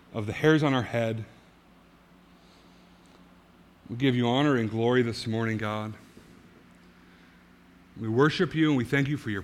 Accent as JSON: {"language": "English", "country": "Canada", "said": "I'm from the Great White North, where no one really cares about football. We care about hockey."}